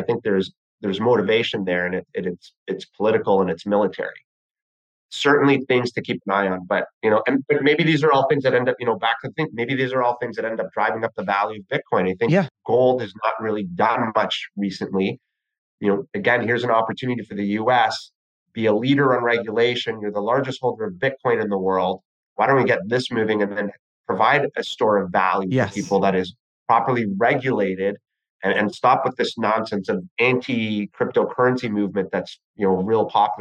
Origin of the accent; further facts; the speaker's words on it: Canada; and I could be wrong, I'm Canadian